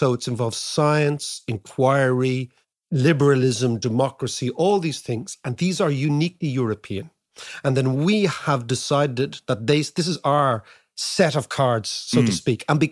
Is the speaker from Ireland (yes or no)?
yes; Ireland; as Irish people, because we were colonized